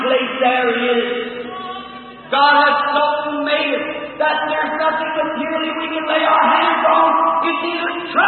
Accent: United States; I'm American and I love my country, but I believe in real Americanism.

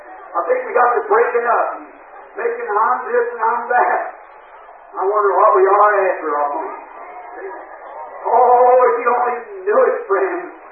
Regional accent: Kentucky, United States; I was raised in Kentucky in a little cardboard channel house, and Mama used to take all us little friends and stick us all in one bed

